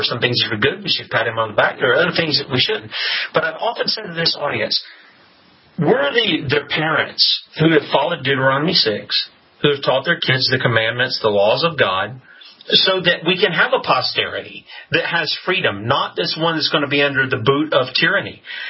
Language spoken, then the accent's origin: English; South Carolina, United States; And I'm a good old Southern boy, okay? I'm from South Carolina.